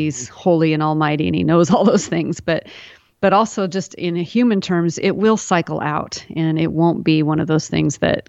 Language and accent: English; Seattle, Washington, United States; this was where I grew up in the Seattle area. And so I had lived there in Seattle until I was in my 30s.